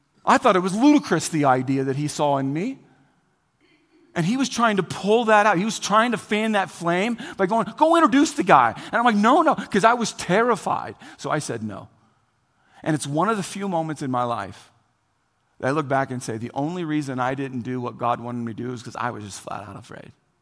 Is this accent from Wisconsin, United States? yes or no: no; Indiana, United States; and I grew up in Indiana. In Indiana, if you didn't know this, you're born with a basketball in your hand.